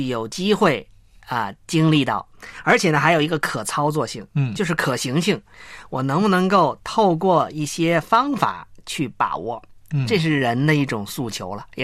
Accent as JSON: {"language": "Chinese", "country": "China"}